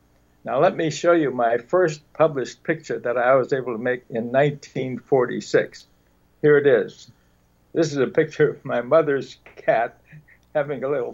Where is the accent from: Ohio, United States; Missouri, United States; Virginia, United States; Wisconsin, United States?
Wisconsin, United States; Milwaukee; the way it all started was my hometown was Milwaukee, Wisconsin.